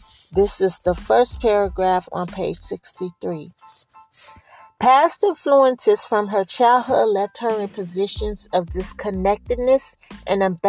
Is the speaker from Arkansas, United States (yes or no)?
no; Oakland, California, United States; And it's my personal journey growing up in Oakland, as you all may know.